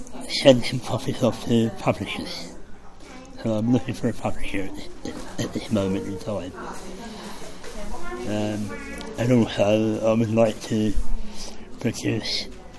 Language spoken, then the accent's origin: English; London, United Kingdom; I'm actually from London. I'm born in London. I moved up to Durham.